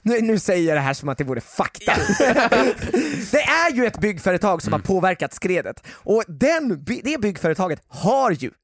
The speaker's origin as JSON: {"language": "Swedish", "town": "Stockholm", "region": "Stockholm County", "country": "Sweden", "said": "Men ja, som stockholmare, eftersom jag inte kör på den, tror jag inte ens att den finns."}